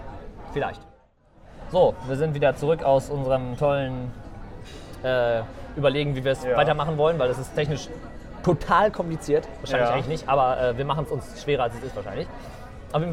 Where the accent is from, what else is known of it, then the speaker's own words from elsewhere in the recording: Münster, North Rhine-Westphalia, Germany; Ja, wir kommen tatsächlich aus Münster, ja.